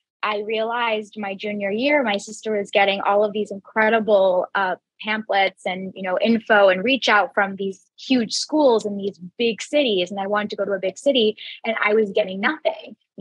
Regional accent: Jacksonville, Florida, United States; I don't even think I grew up in Jacksonville, Florida. I went to a private school.

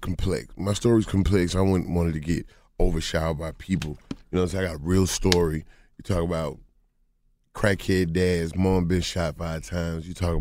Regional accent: Georgia, United States; Yeah, I'm from the Bankhead Court. Forgive me, I was raised wrong. My father wasn't there.

